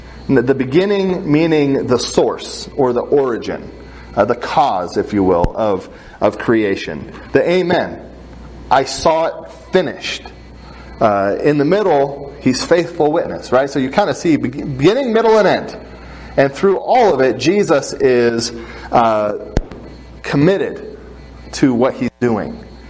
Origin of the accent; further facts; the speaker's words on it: Washington, United States; I grew up near Mount Rainier, and there's this lake called